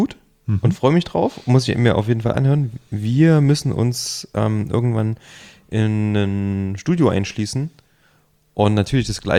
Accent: Thuringia, Germany; ich bin ja ursprünglich aus Thüringen

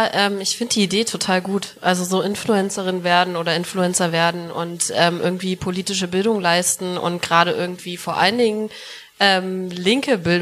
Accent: Hoyerswerda, Saxony, Germany; ich komme ursprünglich aus Hoyerswerda, ist wahrscheinlich viel ein Begriff.

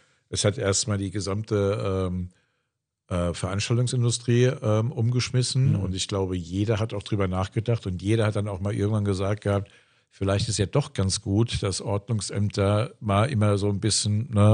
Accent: Aschaffenburg, Bavaria, Germany; born there; Ich war ja Aschaffenburger. Ich bin in Aschaffenburg geboren. Bin ja auch vom Friedrich-Dessauer-Gymnasium damit 17 geflogen.

